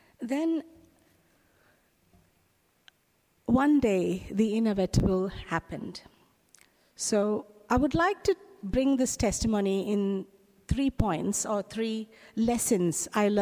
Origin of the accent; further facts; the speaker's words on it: Kuwait; I was born in Kuwait. My parents had moved to Kuwait for work, and we ended up growing there.